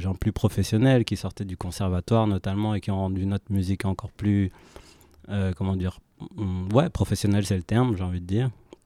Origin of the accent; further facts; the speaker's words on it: Rwanda; Parce que je suis rwandais et l'anglais prend une place assez balèze, j'ai envie de dire, dans ma manière de parler avec ma famille et autres.